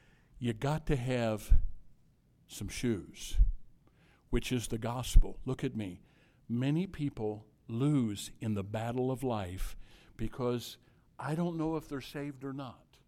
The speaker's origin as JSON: {"language": "English", "region": "Illinois", "country": "United States", "tie": "born or raised there", "said": "Where I grew up in Southern Illinois, I would never, ever wear a pair of shoes like I wear here or there."}